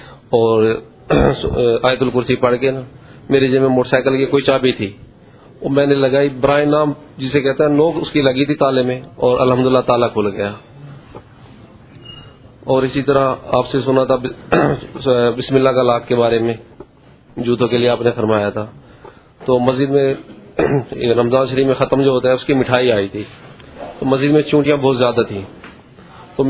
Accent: Dera Ismail Khan, Khyber Pakhtunkhwa, Pakistan; السلام علیکم, میں ڈیر اسماعیل خان سے ہوں سر جی.

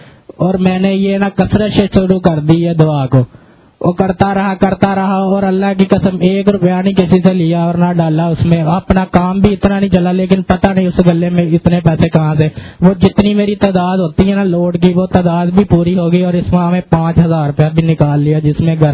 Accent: Lahore, Punjab, Pakistan; میں لاہور سے ہوں.

